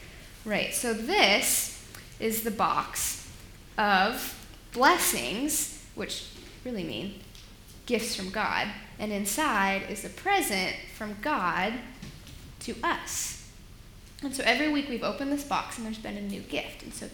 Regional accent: United States; I'm from America and I'm different, which I hope isn't a bad thing.

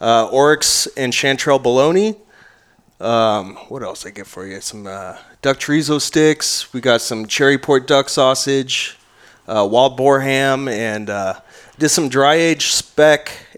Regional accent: West Sacramento, California, United States; So I grew up out in West Sac before it got developed, and obviously there's a lot of good hunting out there

